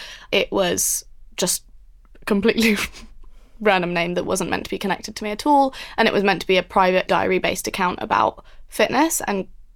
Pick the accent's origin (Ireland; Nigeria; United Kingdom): United Kingdom; London; I am from London, mainly. I've just moved back after uni